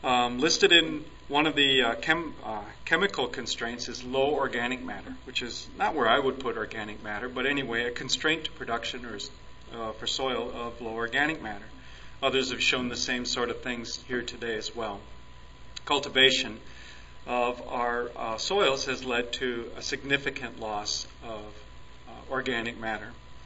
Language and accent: English; Iowa, United States; I'm from Iowa, so we talk a lot about corn